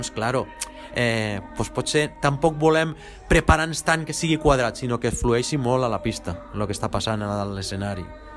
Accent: Tarragona, Catalonia, Spain; now in Lleida, Spain; Jo visc ara a Lleida, sóc de Tarragona però visc a Lleida perquè tinc el meu punt de treball allí.

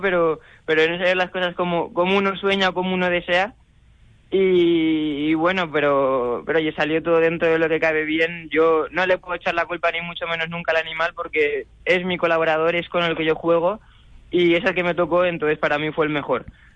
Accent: Valeria, Castilla-La Mancha, Spain; sin olvidarnos nunca de esas raíces manchegas, ¿no? De mi pueblo, de Valeria y de toda mi familia.

